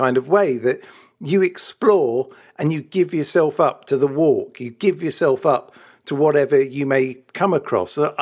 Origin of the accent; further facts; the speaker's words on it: London, United Kingdom; And I find I become quite easily dropped back into being a Londoner.